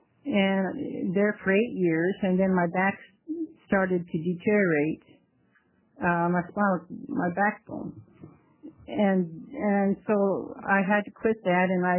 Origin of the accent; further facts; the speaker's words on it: Fruitland, Idaho, United States; also born or lived in Ontario, Oregon, United States; I was born in Ontario, Oregon, or Malheur County. Then my family, we lived across in Idaho, which is right across the Snake River Bridge in Fruitland, in the Black Canyon area